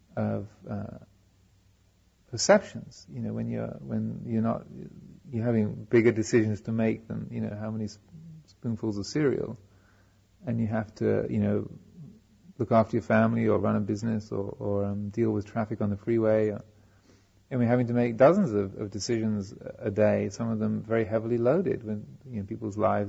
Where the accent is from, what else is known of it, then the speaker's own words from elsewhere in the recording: United Kingdom; I'm a Brit, so I'm one of the those from the tyranny of whom you escaped and celebrate your independence.